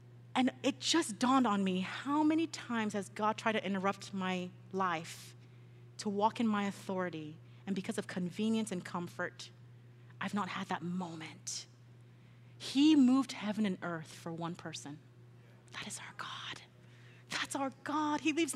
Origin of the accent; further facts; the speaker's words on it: Nigeria; Listen, I'm Nigerian.